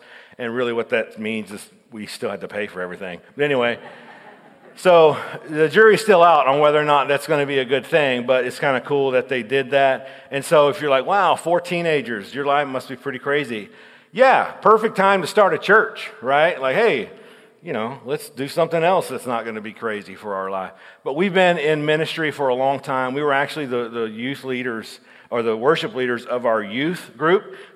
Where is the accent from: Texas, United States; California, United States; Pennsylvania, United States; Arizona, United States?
Texas, United States; now in Omaha, United States; Side note, yes, we live in Omaha. We've been there for 10 years, but we're originally from Texas, okay?